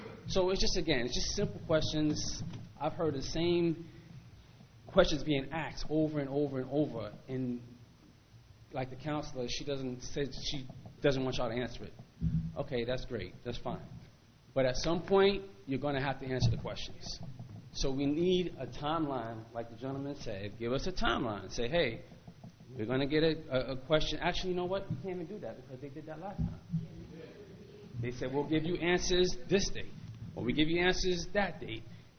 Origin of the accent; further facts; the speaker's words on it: Harlem, New York, United States; I came from Harlem.